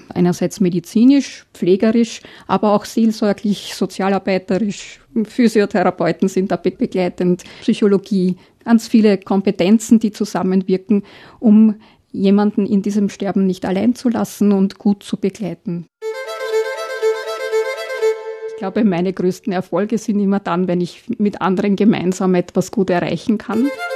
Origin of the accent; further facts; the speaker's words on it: Vienna, Austria; Ich bin aufgewachsen in Wien, in Floridsdorf, in einer Familie, die nicht sehr religiös war.